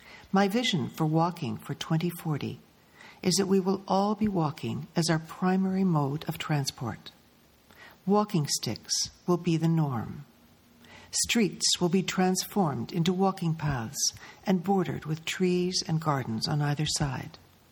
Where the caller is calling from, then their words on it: Toronto, Ontario, Canada; I am calling from Toronto, Canada.